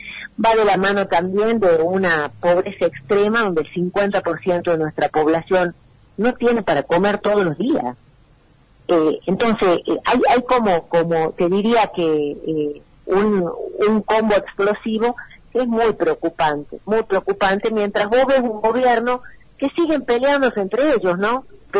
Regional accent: Argentina; como ciudadanos argentinos.

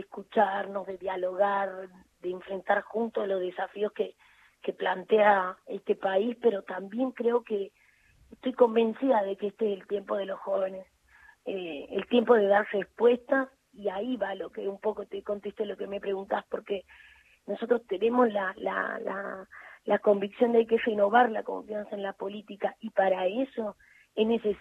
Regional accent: Pinto, Santiago del Estero, Argentina; soy de la ciudad de Pinto, un pueblito que queda al sudeste de la provincia, de mi provincia, y sí, soy hija de Emilio

